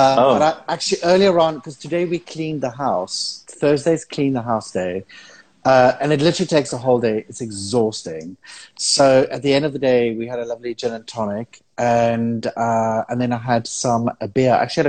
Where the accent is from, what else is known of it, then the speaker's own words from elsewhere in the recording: South Africa; And I grew up in South Africa, born in 1972.